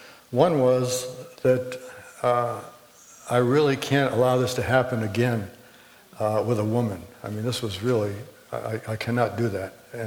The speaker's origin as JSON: {"language": "English", "town": "Newport", "region": "Rhode Island", "country": "United States", "tie": "born there", "said": "I was born in Newport, Rhode Island. Newport is a mecca for music and tennis."}